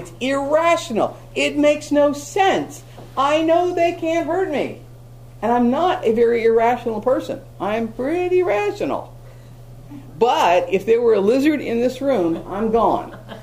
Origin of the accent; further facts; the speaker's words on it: Hawaii, United States; I was raised in Hawaii as a kid, and lizards were everywhere.